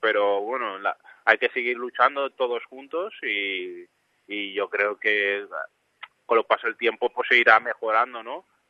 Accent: Granollers, Catalonia, Spain; de mi pueblo de Granollers que saltamos a la ciudad a celebrarlo

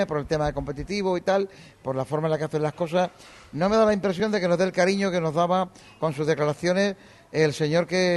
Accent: Málaga, Andalusia, Spain; a mí como malagueño y como cajista

